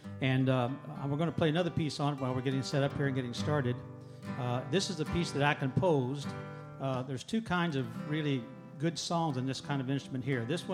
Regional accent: Gainesville, Florida, United States; So we're from Gainesville.

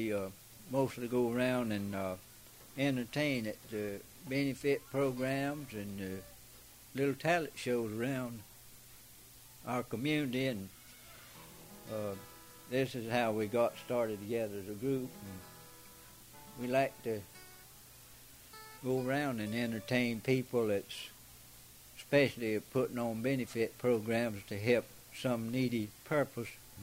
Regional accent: Old Town, Florida, United States; I'm from Old Town. We don't live, either one of us, very far apart, so we all from DC County.

